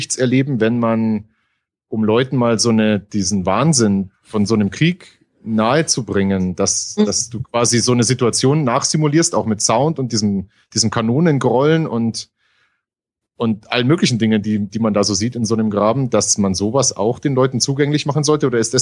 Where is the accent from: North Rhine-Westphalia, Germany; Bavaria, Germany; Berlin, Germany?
Bavaria, Germany; Ingolstadt; also ich komme aus Ingolstadt